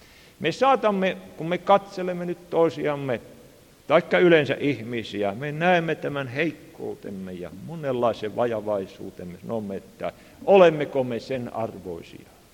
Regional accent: Savonia, Finland; Siellä meillä päin Itä-Suomessa, varsinkin Heinävedellä, enhän minä tiedä, vaikka täällä olisi niitä armaita savolaisia muitakin kuin minä

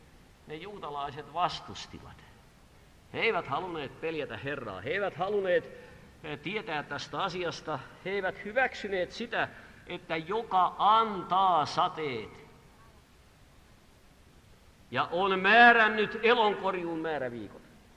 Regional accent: Tavastia, Finland; Ja minä olen hämäläinen.

